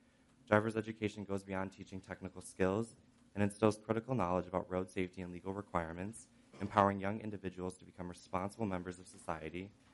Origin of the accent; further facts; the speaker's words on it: Grand Rapids, Michigan, United States; Growing up in Grand Rapids and aging out of foster care without a driver's license was an obstacle in my journey.